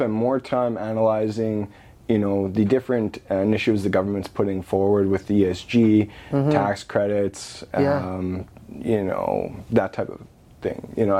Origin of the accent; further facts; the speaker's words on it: Fort McMurray, Alberta, Canada; You know, I was born and raised in Fort McMurray.